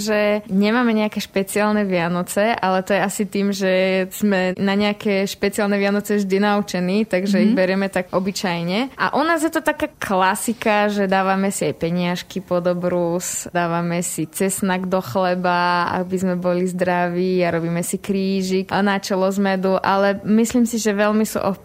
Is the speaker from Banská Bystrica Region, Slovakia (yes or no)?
no; Rabča, Žilina Region, Slovakia; Ja pochádzam z Rabče, to je dedinka na Orave, ktorá je už skoro úplne pri poľských hraniciach.